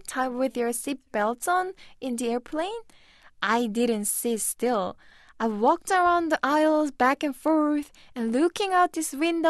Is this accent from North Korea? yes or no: yes; Chongjin, North Hamgyong, North Korea; English is a second language; I was born in 1991. And my hometown is Cheongjin in North Hamgyong province in North Korea.